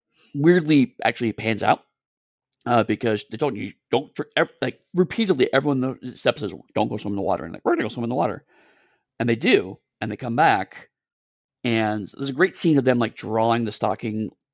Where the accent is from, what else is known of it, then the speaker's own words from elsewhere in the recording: United States; granted, I watched this as an American.